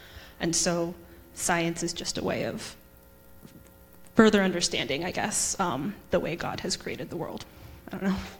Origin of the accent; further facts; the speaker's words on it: Kentucky, United States; So I grew up in the church. I'm from Kentucky, so I came from a pretty conservative church.